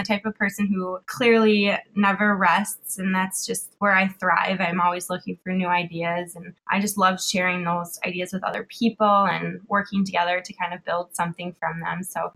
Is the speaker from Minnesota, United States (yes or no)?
yes; Lakeville, Minnesota, United States; I'm actually from Lakeville, Minnesota. I'm 25 years old.